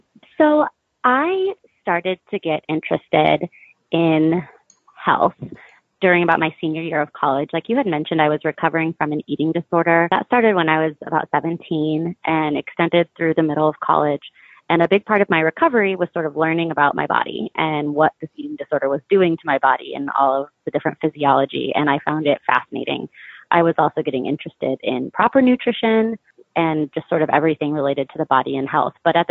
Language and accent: English; St. Louis, Missouri, United States; So I grew up in St. Louis, Missouri, which is where I am now.